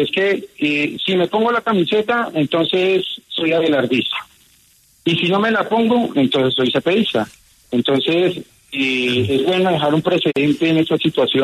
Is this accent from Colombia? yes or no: yes; Colombia; todos somos colombianos.